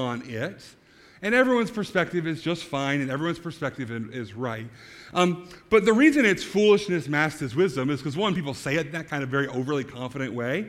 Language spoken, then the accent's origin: English; New York, United States; I grew up in the Adirondacks climbing the high peaks.